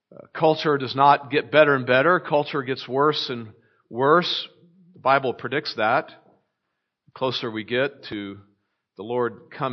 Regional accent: Texas, United States; now in California, United States; We're from Texas. Howdy. Howdy, y'all. We grew up most of our lives in Texas, and then we moved to California to go to seminary

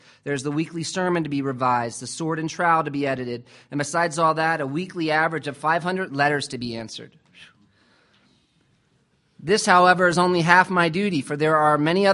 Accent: United States; accent: American; now in Pretoria, South Africa; Unfortunately, I'm from America. You'll have to put up with yet another American accent.

